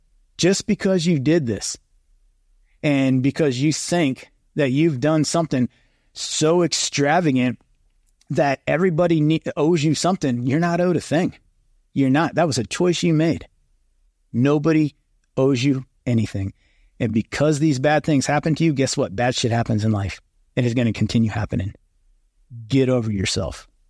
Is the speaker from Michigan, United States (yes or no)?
no; Oregon, United States; And I say Oregon because I'm from Oregon.